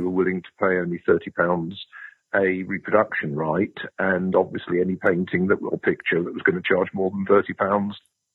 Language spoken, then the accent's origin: English; London, United Kingdom; Yes, I'm a Londoner. I went to University of Cambridge and then at Oxford. I was hired at Durham in 1980 as a lecturer